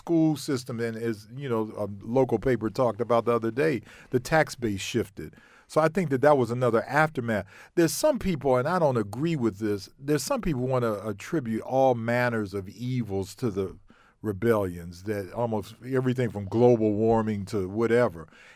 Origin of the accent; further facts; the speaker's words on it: Cleveland, Ohio, United States; I mean, I was in Cleveland in high school when Carl Stokes, that's my hometown, when he clearly changed the city.